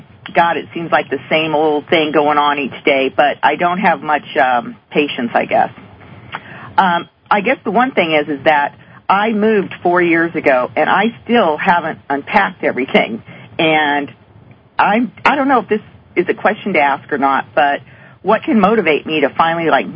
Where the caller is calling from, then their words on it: San Jose, California, United States; I'm calling from San Jose, California.